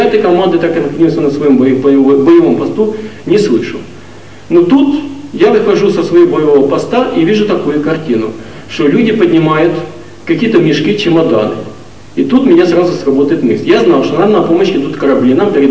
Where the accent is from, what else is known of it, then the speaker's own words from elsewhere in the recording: Ukraine; И как истинный украинец, не хочу сказать большего слова